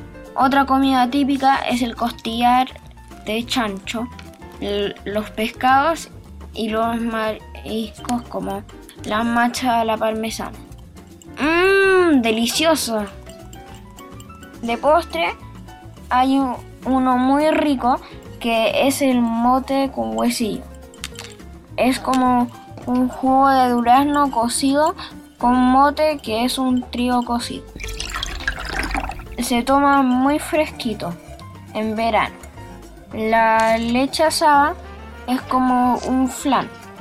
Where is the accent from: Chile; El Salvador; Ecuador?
Chile; Santiago, Santiago Metropolitan Region; Desde Santiago de Chile les quiero hablar de un tema delicioso, las comidas típicas de mi país.